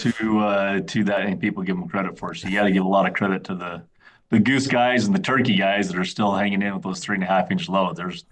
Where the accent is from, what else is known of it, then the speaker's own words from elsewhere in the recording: Utah, United States; And so what was really fun is because I was the kid from Utah. There was like three or four of us interns there, and I was a kid from Utah, so they assigned me the Browning account.